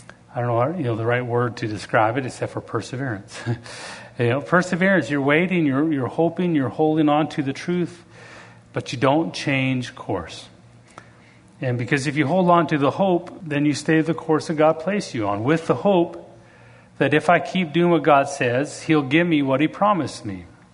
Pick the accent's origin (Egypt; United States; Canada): Canada; Alberta; but I'm from Alberta, Canada. And in Alberta, Canada, we have a lot of farmland.